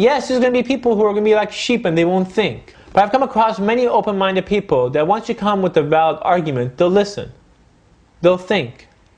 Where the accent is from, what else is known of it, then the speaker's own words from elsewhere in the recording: United States; I grew up here in America, and like most Americans, I knew very little, if anything, about Islam.